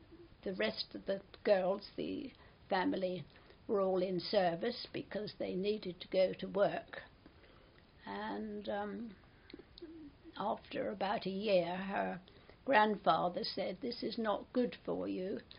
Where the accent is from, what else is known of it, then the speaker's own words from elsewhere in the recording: Hambledon, South East England, United Kingdom; born there; and I live in Soberton now, but I was born in Hambledon back in 1935.